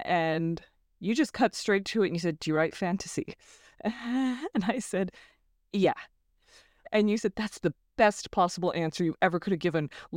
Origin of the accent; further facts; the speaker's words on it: California, United States; I'm from California, and I'm a writer.